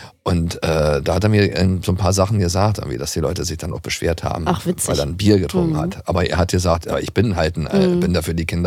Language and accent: German; Potsdam, Brandenburg, Germany; Das ist bei uns hier in der Nähe, Brandenburg. Da, wo ich eigentlich, also unweit da, wo ich herkomme. Ich komme ja aus Potsdam.